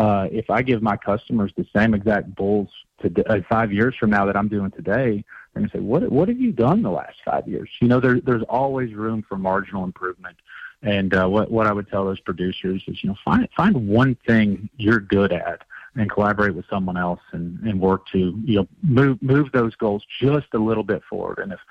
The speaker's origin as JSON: {"language": "English", "region": "Kentucky", "country": "United States", "said": "Yeah, so I'm from Kentucky"}